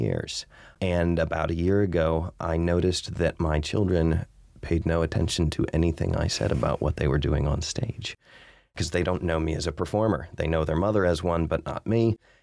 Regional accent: Cincinnati, Ohio, United States; I grew up in Cincinnati as a performer.

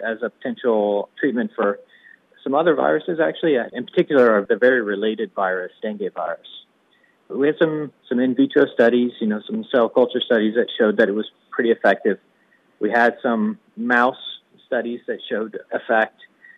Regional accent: Naples, Florida, United States; It was only a matter of time before it got to Florida, where I'm from Naples. I grew up here. I have a family here.

